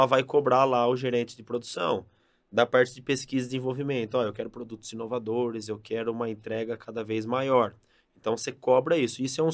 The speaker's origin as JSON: {"language": "Portuguese", "country": "Brazil", "said": "eu como comunicação e empreendedorismo também, como brasileiro não podia deixar"}